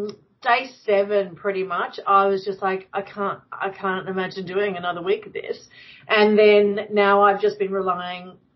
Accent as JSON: {"language": "English", "town": "Kingaroy", "region": "Queensland", "country": "Australia", "tie": "born or raised there", "said": "I was born in Brisbane and then grew up in Kingaroy. And Kingaroy is very well known in Queensland because it's a tiny town of only, like, when I was living there, 5,000 people."}